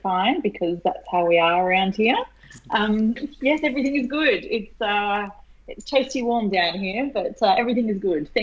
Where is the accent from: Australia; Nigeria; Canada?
Australia; Well, as you can hear, I'm Australian. I'm very Australian, in fact.